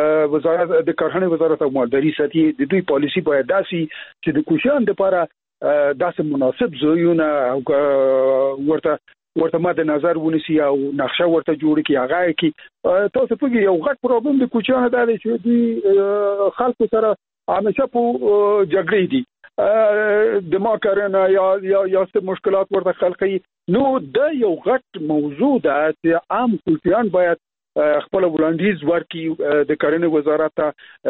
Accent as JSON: {"language": "Pashto", "region": "Logar", "country": "Afghanistan", "said": "ته باور وکړه زه خپله د لوګر یم، زه لوګر ته چې لاړم"}